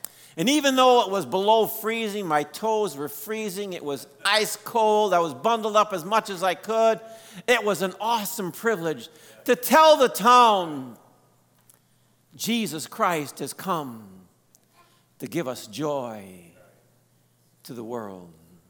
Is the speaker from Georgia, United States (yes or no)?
no; Trout Creek, Michigan, United States; I remember growing up in Trout Creek, Michigan, the Upper Peninsula of Michigan, where it's very normal to get below zero, 20 below, 40 below, 15 feet of snow.